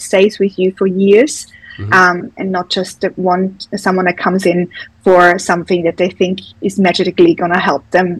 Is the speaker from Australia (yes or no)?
no; Austria; English is a second language; I'm originally from Austria, as you can maybe hear from the accent.